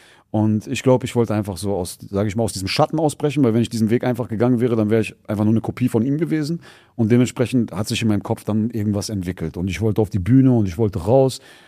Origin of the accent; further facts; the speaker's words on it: Essen, North Rhine-Westphalia, Germany; ich bin in Essen-Stehle aufgewachsen. Ich weiß jetzt nicht, ob das ein sozialer Brennpunkt ist. Das ist jetzt nicht unbedingt eins der Brennpunkte in Essen, aber ist auf jeden Fall auch keine allzu gute Gegend oder keine wohlhabende Gegend